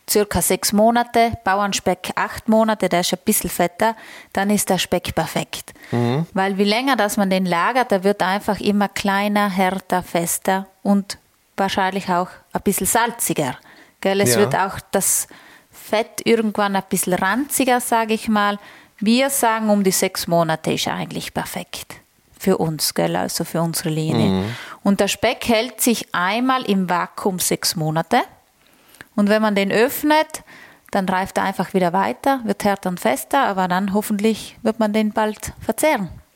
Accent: Trentino-Alto Adige, Italy; bei uns in Südtirol

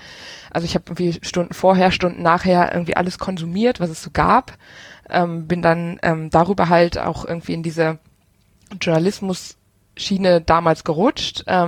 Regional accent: Rhineland, Germany; now in Aachen, Germany; Ich komme aus dem Rheinland und wohne jetzt in Aachen.

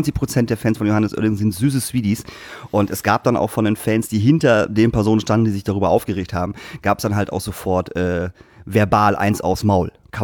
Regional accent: Lingen, Lower Saxony, Germany; dass selbst in Lingen, meiner Heimatstadt, gestern eine Demo

